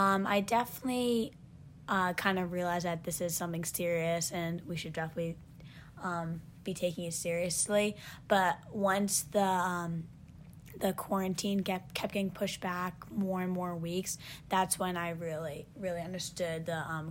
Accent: Montclair, New Jersey, United States; I am from Montclair, New Jersey, and currently I'm a freshman at Northeastern University.

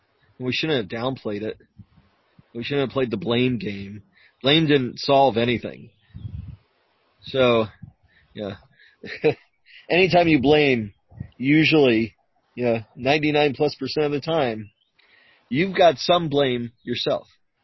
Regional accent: United States; Just as an American and just knowing what we have access to.

